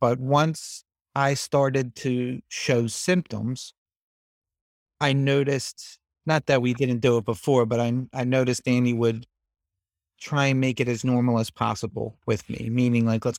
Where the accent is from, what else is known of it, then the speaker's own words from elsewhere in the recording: East Norriton, Pennsylvania, United States; I'm from East Norriton, Pennsylvania.